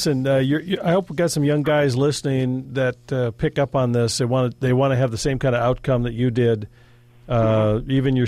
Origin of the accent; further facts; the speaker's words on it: Jackson, Michigan, United States; and from my hometown, Dave from Jackson, Michigan.